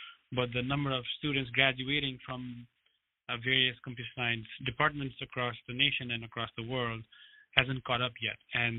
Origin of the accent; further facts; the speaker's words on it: Nepal; also born or lived in United States; I grew up in Nepal where there are not a lot of education opportunities.